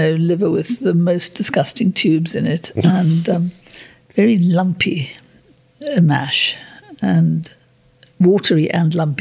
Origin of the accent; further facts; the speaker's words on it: South Africa; I think we grew up in especially in South Africa, which is less populated. We grew up in a generally cleaner environment.